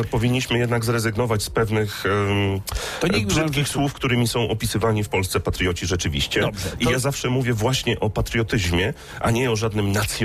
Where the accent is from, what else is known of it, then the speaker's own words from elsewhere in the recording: Gdynia, Pomeranian Voivodeship, Poland; bo ja jestem z Gdyni.